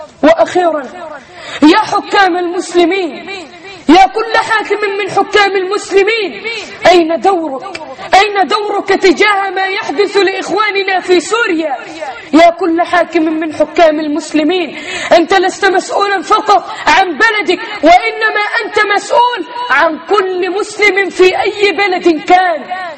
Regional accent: Egypt; بلدنا مصر

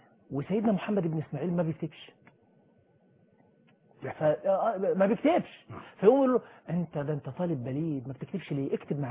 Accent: Egypt; هو في حد كده طالع على إحدى المحطات عندنا في مصر

